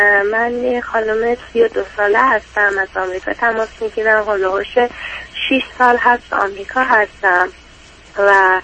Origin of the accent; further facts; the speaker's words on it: Iran; توی محیط ایران به دنیا اومدم و بزرگ شدم